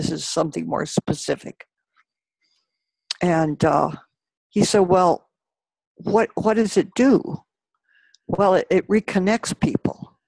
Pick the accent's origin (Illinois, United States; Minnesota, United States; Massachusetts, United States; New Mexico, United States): New Mexico, United States; Los Alamos; I grew up in Los Alamos, New Mexico, and my family moved there when I was 3 years old